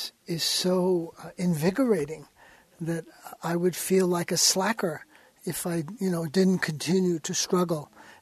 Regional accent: New York, United States; born there; Well, I was born in New York in 1945. My parents were refugees. They came to the United States in 1921. They were survivors of the genocide of the Armenians in Turkey.

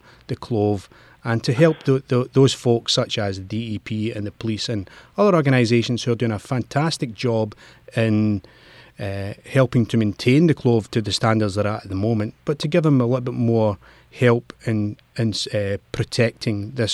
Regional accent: Scotland, United Kingdom; Now, as I'm sure you can tell, I'm from Scotland.

